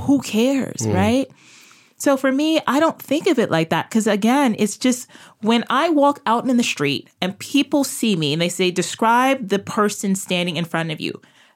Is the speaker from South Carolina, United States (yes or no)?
no; Brooklyn, New York, United States; And me growing up in Brooklyn and in a parish that was largely Italian and Irish